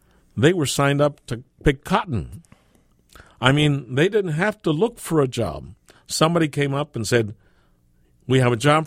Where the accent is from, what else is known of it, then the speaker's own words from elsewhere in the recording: San Fernando, California, United States; there's literature about that regarding TB in the Mexican-American population, specifically San Fernando, my hometown.